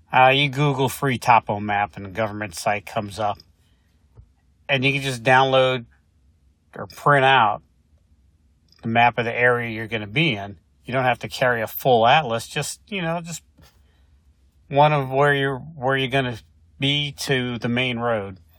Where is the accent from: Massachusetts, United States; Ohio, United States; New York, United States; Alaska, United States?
Ohio, United States; Because I grew up in Ohio, where everything was just like one elevation.